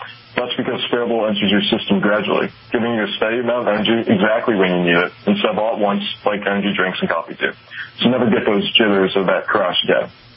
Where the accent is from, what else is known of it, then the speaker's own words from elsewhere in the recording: Chicago, Illinois, United States; So I'm 21 years old. I grew up in Chicago.